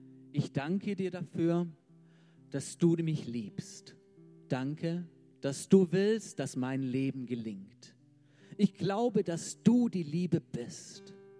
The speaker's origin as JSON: {"language": "German", "town": "Stuttgart", "region": "Baden-Württemberg", "country": "Germany", "said": "Ich bin aus Stuttgart"}